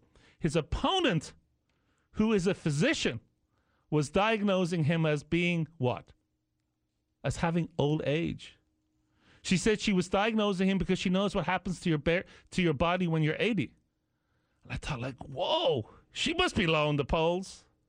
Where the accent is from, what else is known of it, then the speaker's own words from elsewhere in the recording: Ireland; He was adored when I was growing up in Ireland.